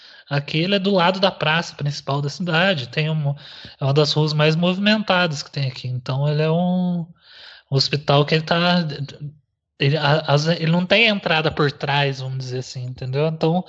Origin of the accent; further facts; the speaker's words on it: Cambuquira, Minas Gerais, Brazil; naquela época eu não morava aqui, né? Eu sou de Cambuqueira, assim.